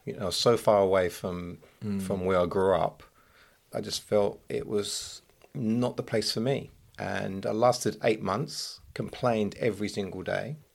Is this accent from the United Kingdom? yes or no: yes; England, United Kingdom; now in Australia; Growing up in England